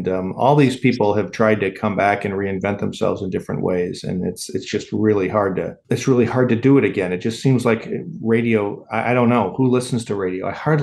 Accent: Chicago, Illinois, United States; When I was growing up in Chicago, radio was fun.

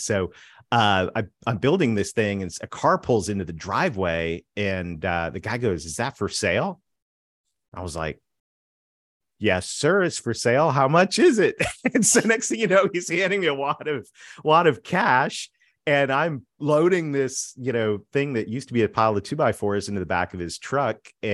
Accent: Canada; I am Canadian.

